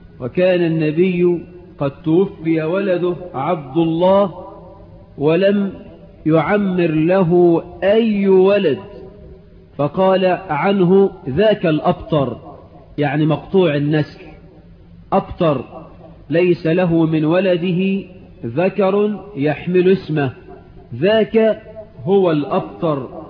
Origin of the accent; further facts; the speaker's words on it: Egypt; وكلنا كمصريين في ميزان